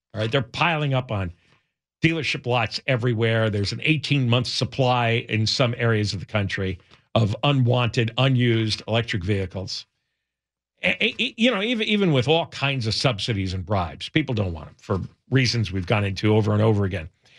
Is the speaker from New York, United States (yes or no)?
yes; New York City, New York, United States; now in Los Angeles, United States; And I grew up in the New York City area, and there were a lot of good reporters